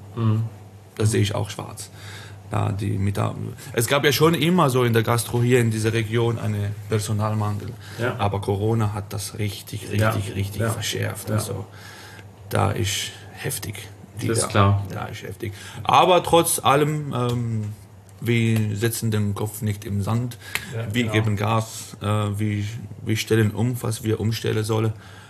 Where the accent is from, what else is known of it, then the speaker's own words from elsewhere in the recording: Italy; German is a second language; Und Italien, meine Heimat.